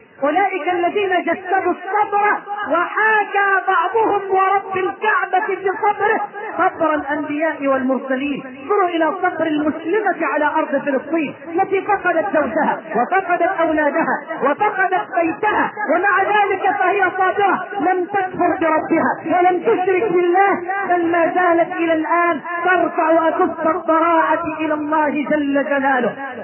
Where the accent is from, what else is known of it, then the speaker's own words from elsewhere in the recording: Egypt; بلدنا مصر